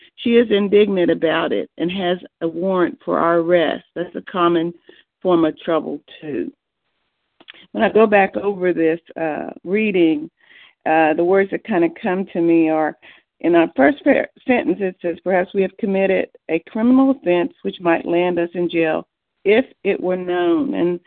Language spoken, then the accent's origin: English; Oklahoma, United States; I'm recovered compulsive from Oklahoma.